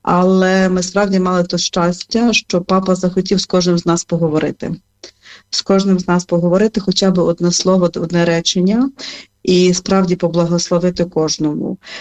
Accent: Lviv, Lviv Oblast, Ukraine; коли я, наприклад, сказала, що я зі Львова

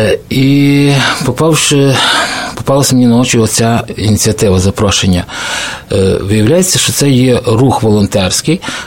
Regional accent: Kosiv, Ivano-Frankivsk Oblast, Ukraine; я з Прикарпаття, з Косова

